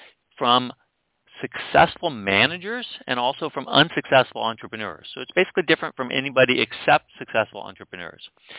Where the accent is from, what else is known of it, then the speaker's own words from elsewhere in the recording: Japan; I grew up in Japan. I was the son of a successful American businessman.